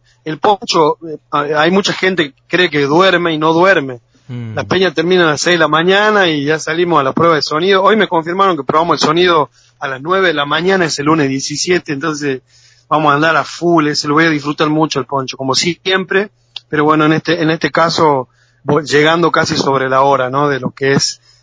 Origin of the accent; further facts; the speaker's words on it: Catamarca, Argentina; viste que los catamarqueños somos bien catamarqueños con la R, viste. No, yo soy muy orgulloso de mi tonada, de mi idioma